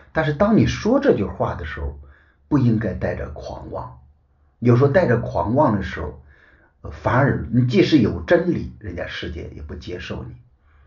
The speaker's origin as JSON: {"language": "Chinese", "country": "China", "said": "为我们中国人接受主耶稣的福音在做准备。"}